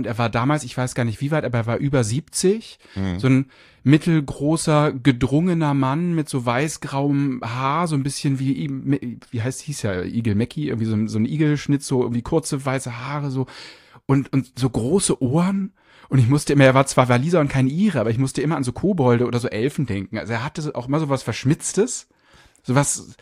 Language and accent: German; Hamburg, Germany; Ich bin in Rissen aufgewachsen, Rissen? Also der westlichste Zipfel von Hamburg zwischen Wedel und Blankenese.